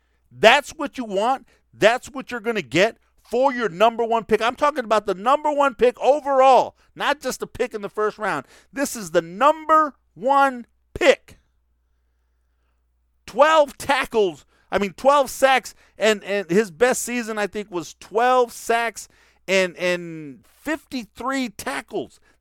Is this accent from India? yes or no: no; Texas, United States; Heck, I'm from Texas. I miss home, too.